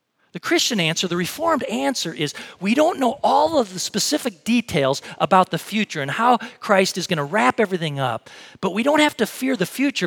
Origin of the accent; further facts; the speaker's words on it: Missouri, United States; also born or lived in Minnesota / Wisconsin; You know that I was born in Minnesota, lived in Wisconsin, but junior high and high school, I lived in Missouri